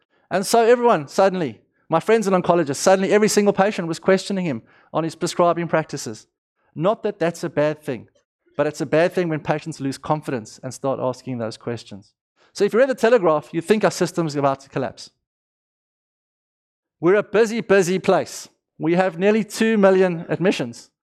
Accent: South Africa; accent: South African; now in Sydney, Australia; I'm from Sydney these days. Obviously, I'm not born in Sydney. I have a slight lilting South African accent, I'm told.

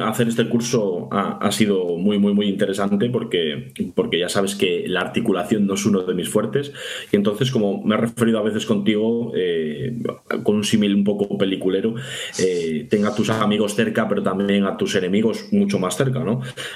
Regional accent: León, Castile and León, Spain; now in Asturias, Spain; David estaba dando clase en Asturias, en Gijón, y yo soy de León. Entonces decidí venirme para Asturias

